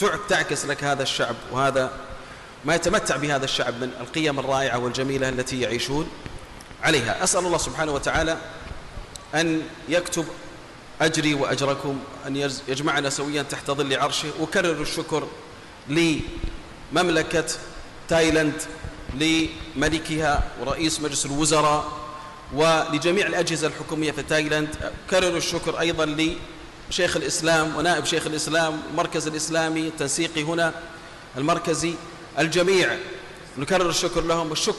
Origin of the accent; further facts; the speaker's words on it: Saudi Arabia; وأن يديم الأمن وعلى بلادنا المملكة العربية السعودية